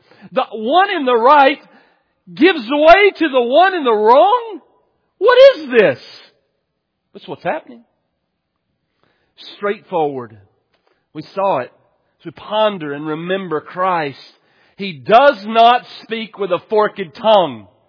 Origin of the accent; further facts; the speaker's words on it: Texas, United States; I grew up in East Texas.